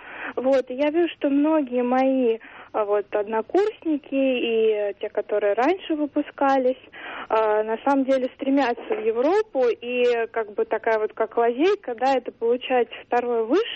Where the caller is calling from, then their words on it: Moscow, Russia; я из Москвы.